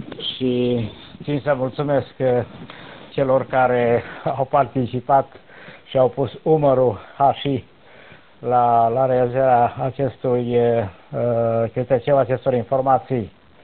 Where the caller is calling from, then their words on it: Luduș, Mureș County, Romania; de la Luduș.